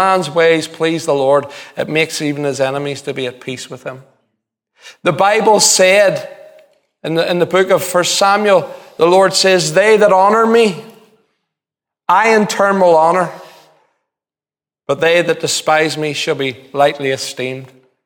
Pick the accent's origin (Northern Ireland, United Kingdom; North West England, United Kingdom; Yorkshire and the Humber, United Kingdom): Northern Ireland, United Kingdom; Belfast; He said, "Where are you from?" I says, "East Belfast."